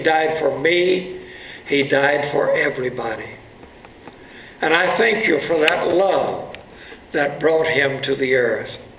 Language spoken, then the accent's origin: English; United States; born there; I was born here in the United States of America, a place where there's a church that teaches about Christ on every corner, a place where Bibles are free.